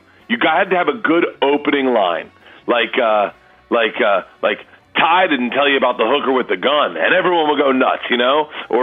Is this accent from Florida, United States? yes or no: yes; Florida, United States; I think I grew up in Florida